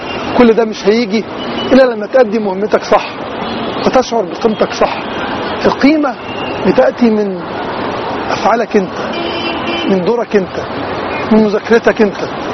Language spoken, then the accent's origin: Arabic; Egypt; زي ما كنا رافعينه في ميدان التحرير وبنقول انا مصري